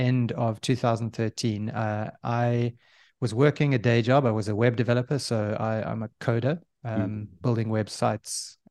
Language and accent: English; Johannesburg, Gauteng, South Africa; now in Cape Town, South Africa; Yes, so I am from South Africa. I grew up in Johannesburg. I now live in Cape Town, South Africa.